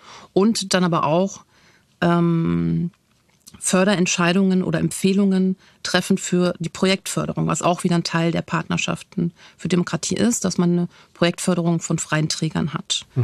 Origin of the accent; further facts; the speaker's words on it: Berlin, Germany; für mich als Berlinerin